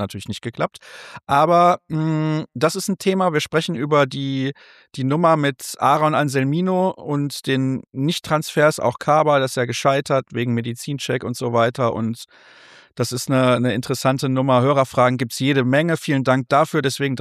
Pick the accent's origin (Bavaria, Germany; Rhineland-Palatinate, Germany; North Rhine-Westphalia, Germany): North Rhine-Westphalia, Germany; Solingen; Ich komme aus Solingen.